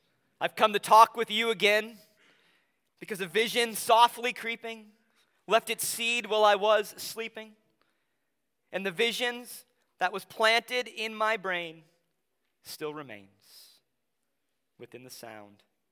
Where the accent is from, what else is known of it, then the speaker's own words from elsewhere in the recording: La Crosse, Wisconsin, United States; there were many road trips across the great state of Wisconsin from where I grew up in La Crosse to my grandparents' home on the east side of the state.